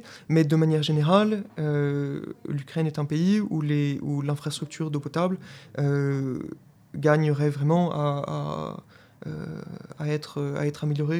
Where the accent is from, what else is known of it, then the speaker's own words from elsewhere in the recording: France; Je suis français, j'ai étudié en France